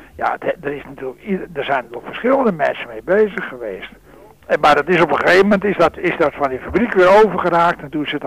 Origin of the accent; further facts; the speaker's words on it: Beverwijk, North Holland, Netherlands; Die wortelen die had enkel maar te maken met het feit dat wij uit Beverwijk vandaan kwamen.